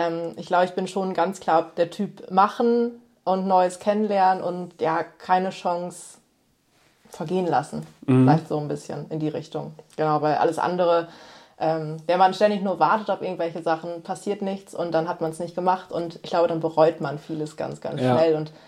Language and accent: German; Osnabrück, Lower Saxony, Germany; Vor allem hier so in Osnabrück, wo ich ja auch einfach meine Heimat ist.